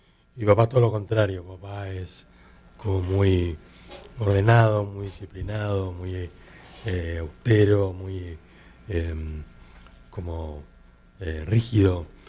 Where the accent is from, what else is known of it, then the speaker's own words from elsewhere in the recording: Buenos Aires, Argentina; Viví toda mi infancia en Buenos Aires.